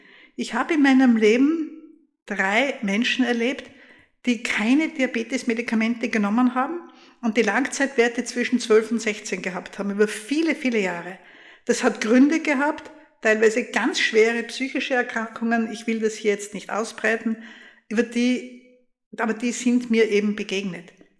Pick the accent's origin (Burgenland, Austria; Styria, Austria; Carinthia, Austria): Styria, Austria; Graz; wo etwas passiert ist in meiner Heimatstadt Graz.